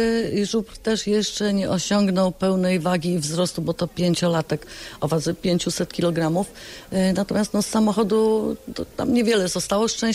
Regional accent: Gorzów Wielkopolski, Lubusz Voivodeship, Poland; ja jako rodowita gorzowianka i moje pokolenie

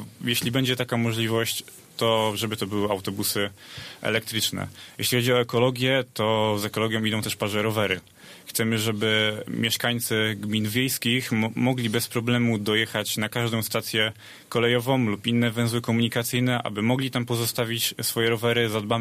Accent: Drezdenko, Lubusz Voivodeship, Poland; Wychowywałem się w Drezdenku. Jest to dość małe miasto, otoczone przez jeszcze więcej wsi, które mają mało mieszkańców, ale jednak są zamieszkane

